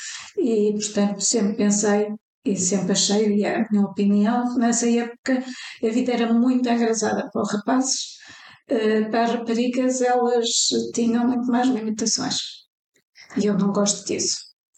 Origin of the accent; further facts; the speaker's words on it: Porto, Norte, Portugal; Nasci no Porto e fiz toda primária e secundária no Porto.